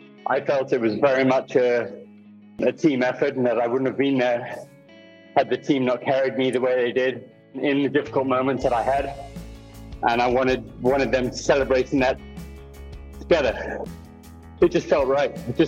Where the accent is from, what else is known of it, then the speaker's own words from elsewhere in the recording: Kenya; that journey for me was growing up in Kenya, seeing the Tour de France on the TV for the first time as a teenager